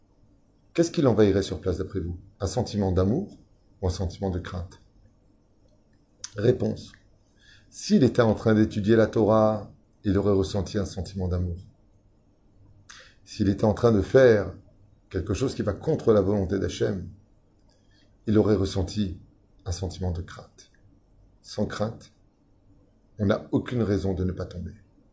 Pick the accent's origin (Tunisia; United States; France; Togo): Tunisia; Tunis, Tunis Governorate; Et on vient de Tunis, on n'avait pas l'habitude d'avoir les chapeaux